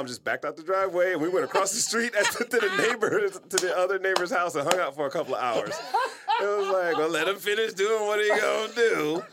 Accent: Detroit, Michigan, United States; moved away; No, that's me, like, growing up in Detroit. I remember I came out here and it was like, gangs.

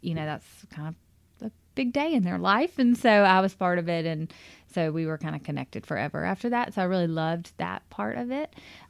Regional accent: Tupelo, Mississippi, United States; I was moving from Tupelo, my hometown, which is just 45 miles to the east.

